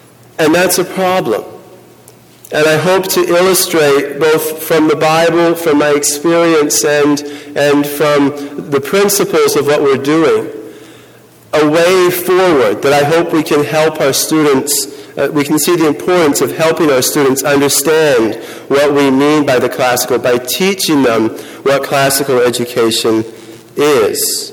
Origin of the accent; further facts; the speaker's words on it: Hickory, North Carolina, United States; I'm from Hickory, North Carolina. I teach at Hickory Christian Academy there.